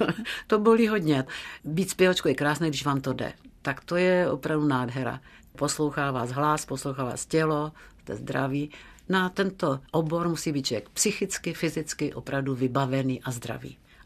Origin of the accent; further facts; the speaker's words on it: Šumava, Czechia; Já jsem holka ze Šumavy a jsem za to ráda, že jsem tohle mohla dělat celý život.